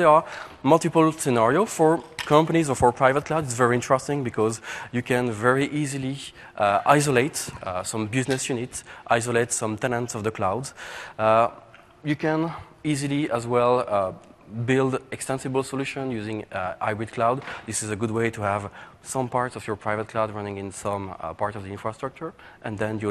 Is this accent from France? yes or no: yes; Paris, Île-de-France, France; English is a second language; I come from Paris, France, the real one.